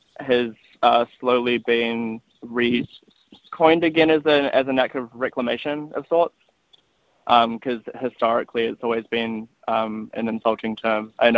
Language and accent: English; Napier, Hawke's Bay, New Zealand; I grew up in the Hawke's Bay in Napier, and I don't go back there very often just because I feel like I left for a reason